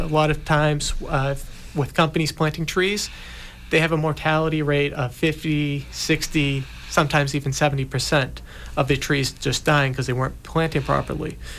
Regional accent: Hanson, Massachusetts, United States; growing up in Hanson, my mother was always afraid of Brockton

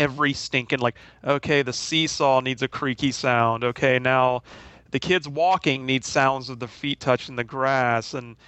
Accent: the South, United States; Well, I'm from the South, so maybe I say it weird, but I don't know.

